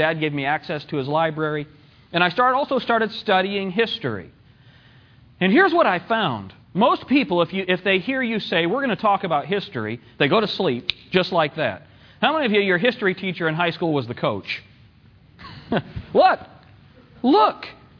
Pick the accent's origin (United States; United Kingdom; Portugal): United States; West Hartford, Connecticut; I grew up in the Northeast. My dad planted churches in New York and Connecticut.